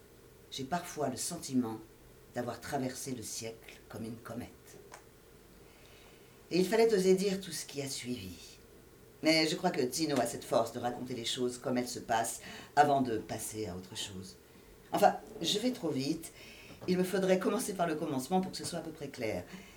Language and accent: French; Italy; accent: Italian; French is a second language; Alors, vous excuserez mon accent aussi italien.